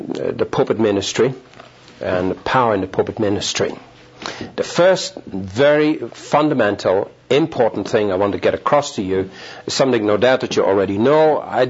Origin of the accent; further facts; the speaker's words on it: Netherlands; English is a second language; now in Australia; I am a Dutchman. I was born in the Netherlands. Did not know English until I was 17. Immigrated with my parents from the Netherlands to Australia, and I am a naturalized Australian.